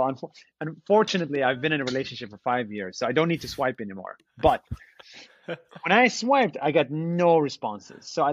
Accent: Israel; English is a second language; you know, I'm from Israel, which is a very controversial country and all this stuff.

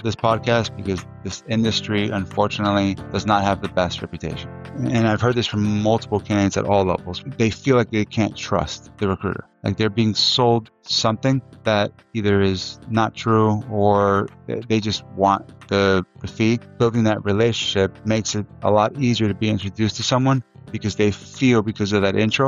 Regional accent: Miami, Florida, United States; also born or lived in Buenos Aires; I was born in Buenos Aires. My mom brought me here when I was three, to Miami.

